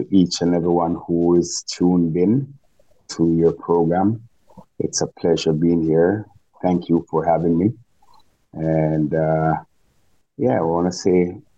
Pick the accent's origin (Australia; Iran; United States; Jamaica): Jamaica; now in Toronto, Canada; Yes, I'm originally from Jamaica